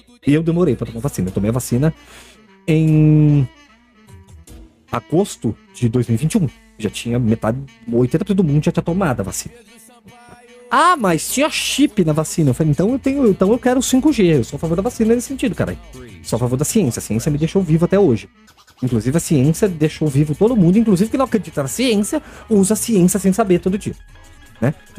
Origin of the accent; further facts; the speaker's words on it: Brazil; E é um dos orgulhos que eu tenho de falar que eu sou brasileiro para todo mundo que não é brasileiro.